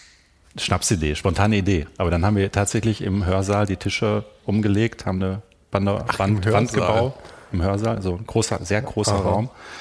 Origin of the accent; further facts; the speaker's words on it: Germany; moved away as an adult; now in Vienna, Austria; Ich kam ja als Piefke nach Österreich, nach Wien, noch relativ unbeleckt, kannte Wien kaum.